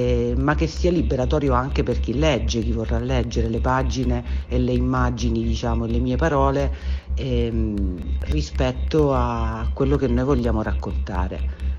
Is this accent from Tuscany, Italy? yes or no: no; Reggio Calabria, Calabria, Italy; siamo di Reggio Calabria, in quanto di Reggio Calabria siamo abitanti della città dello Stretto